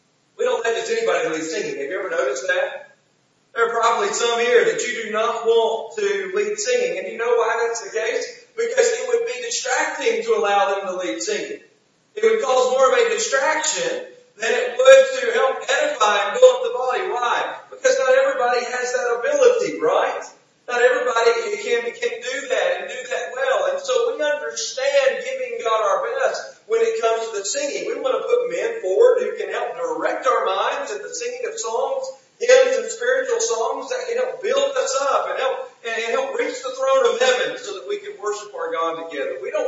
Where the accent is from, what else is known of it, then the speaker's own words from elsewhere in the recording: Alabama, United States; because I am an Alabama fan, because I am from Alabama, right?